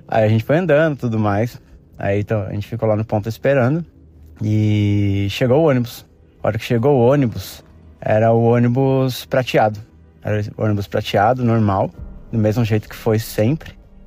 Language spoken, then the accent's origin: Portuguese; São Paulo, Brazil; eu sou de São Paulo